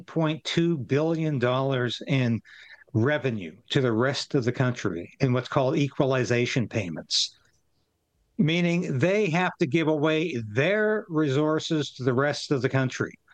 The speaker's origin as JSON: {"language": "English", "region": "British Columbia", "country": "Canada", "tie": "born or raised there", "said": "as a Western Canadian, I was born and bred in British Columbia. I know Western Canada very well."}